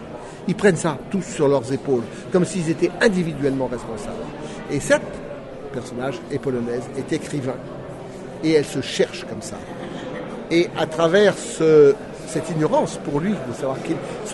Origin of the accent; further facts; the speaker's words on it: Hauts-de-France, France; moved away as an adult; je suis originaire du Nord. Il est vrai que j'ai quitté le Nord pendant tout de même plus de 40 ans. J'en suis parti, j'avais une vingtaine d'années. Et le hasard a fait qu'il y a 3 ans, je suis retourné dans le Nord, j'ai redécouvert mon pays.